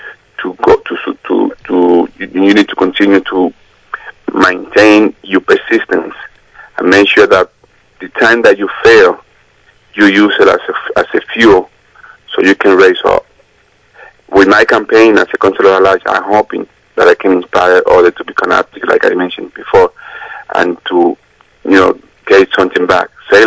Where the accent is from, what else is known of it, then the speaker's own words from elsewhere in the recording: Dominican Republic; also born or lived in New Jersey / Tennessee; now in Salem, United States; I'm running for City Council at Large in the city of Salem. I'm a native from Dominican Republic. I'm a Dominican American. I came from Dominican Republic to the United States 33 years ago, living in New Jersey